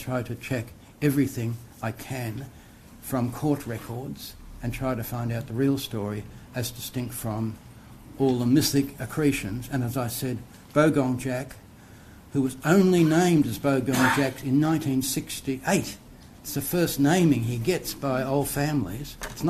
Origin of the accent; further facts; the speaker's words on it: Victoria, Australia; In the part of I come from Gippsland